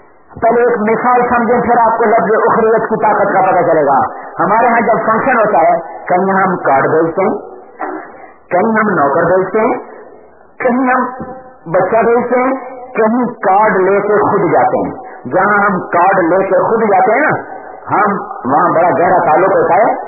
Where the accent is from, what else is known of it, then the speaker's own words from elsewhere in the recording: Multan, Punjab, Pakistan; میرا ضلع ملتان ہے, اب خانے والا بن گیا